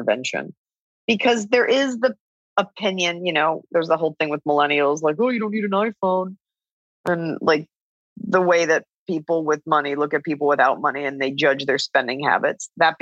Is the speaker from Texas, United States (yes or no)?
yes; Texas, United States; We're both from Texas.